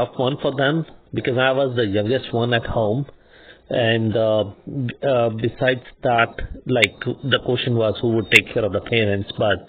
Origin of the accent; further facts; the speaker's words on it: India; English is a second language; We are from Indian culture where we have number of festivals every few months, weeks, celebrating family.